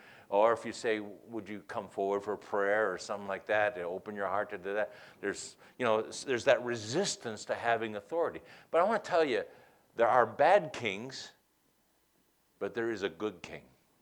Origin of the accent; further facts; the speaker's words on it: New England, United States; where I grew up in New England. I've lived in New England most of my life. And, you know, we're pretty independent.